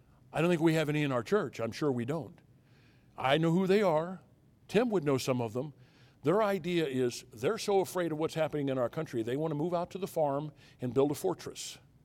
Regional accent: United States; I'm an American, but this world is not my home.

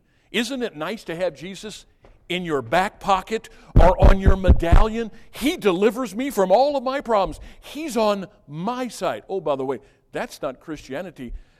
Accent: United States; By the way, I'm an American.

